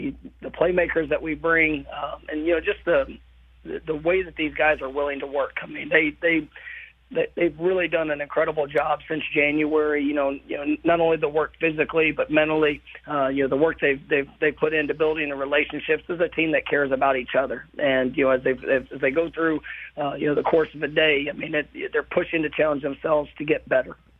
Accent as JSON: {"language": "English", "town": "Dallas", "region": "Texas", "country": "United States", "tie": "born or raised there", "said": "But no, it was definitely a special experience for you know, a boy growing up in Dallas."}